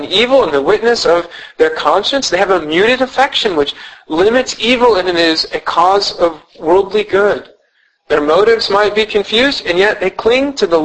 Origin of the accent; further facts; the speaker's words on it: Iowa, United States; and I grew up in Iowa